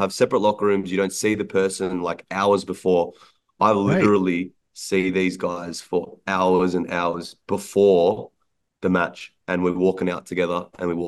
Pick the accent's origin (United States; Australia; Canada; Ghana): Australia; I was from Australia and I was traveling 6-7 months a year away from my family.